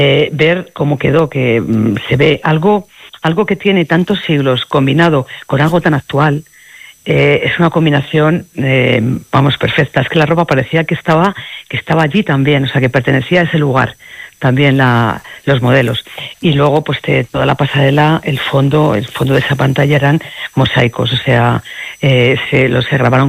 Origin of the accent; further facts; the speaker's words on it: Castile and León, Spain; he presentado cosas de mi provincia también, de Salamanca, de varios sitios